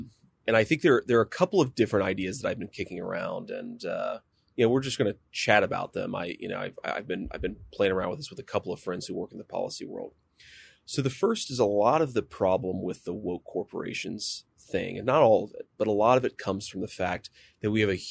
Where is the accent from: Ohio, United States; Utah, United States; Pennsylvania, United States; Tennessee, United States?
Ohio, United States; middle-class workers in my home state of Ohio and other places all across the country